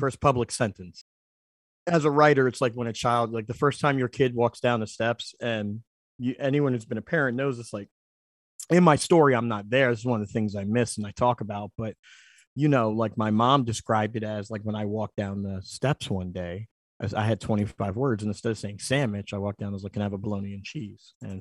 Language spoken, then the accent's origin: English; Philadelphia, Pennsylvania, United States; I just say John because I'm from Philly, so I feel like that's just like a whole other queer and gender like category is like Philly queer.